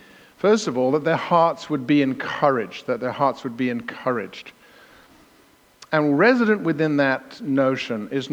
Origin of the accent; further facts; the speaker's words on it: England, United Kingdom; Now you think I'm verbose as an Englishman, but I've got nothing on Paul.